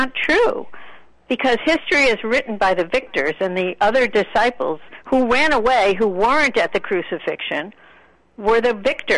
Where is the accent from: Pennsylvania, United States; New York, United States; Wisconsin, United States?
New York, United States; Hicksville; I grew up in Hicksville, Long Island.